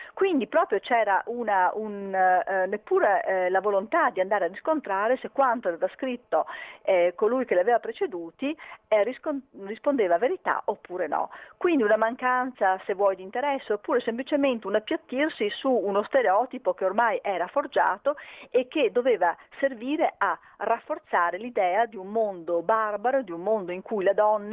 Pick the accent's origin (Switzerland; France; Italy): Italy; Venice, Veneto; io tra l'altro sono veneziana